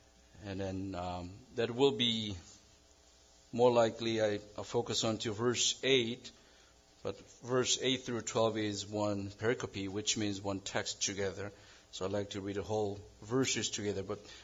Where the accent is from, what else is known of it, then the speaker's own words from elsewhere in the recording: South Korea; For your information, I was born and raised in South Korea, not North.